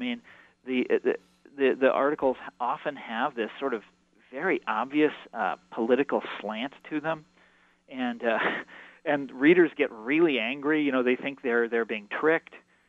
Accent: Kansas City, Missouri, United States; like, you know, I'm from Kansas City.

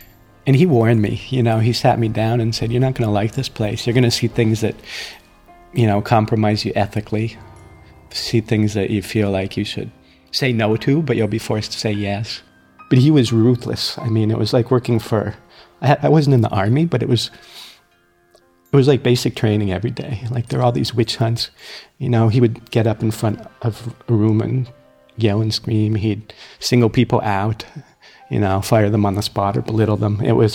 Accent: Wisconsin, United States; I'm from Wisconsin.

